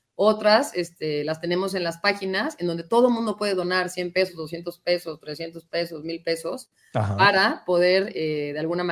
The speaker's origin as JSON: {"language": "Spanish", "country": "Mexico", "said": "qué padres somos los mexicanos que todos dicen que sí"}